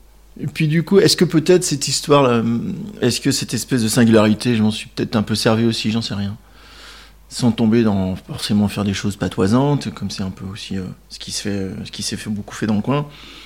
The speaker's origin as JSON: {"language": "French", "town": "Mougon", "region": "Nouvelle-Aquitaine", "country": "France", "tie": "born or raised there", "also_born_or_lived": "Niort", "said": "Je me suis retrouvé à Mougon, entre Niort et Mel. Enfin, maintenant, on ne dit plus Mougon, on dit Aigondigné. Et j'habite à Niort depuis pas mal d'années."}